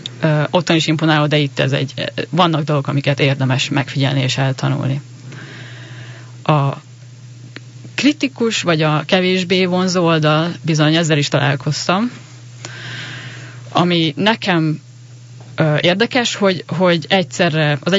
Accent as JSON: {"language": "Hungarian", "region": "Budapest", "country": "Hungary", "tie": "born or raised there", "said": "én Budapesten születtem és ott nőttem föl egy nagy családban, 6 gyerek közül vagyok az 5."}